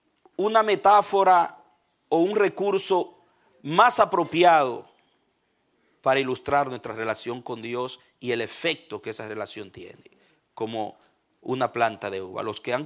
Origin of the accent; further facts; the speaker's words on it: San Pedro de Macorís, Dominican Republic; para los petromacorizanos, los que somos de San Pedro de Macorís aquí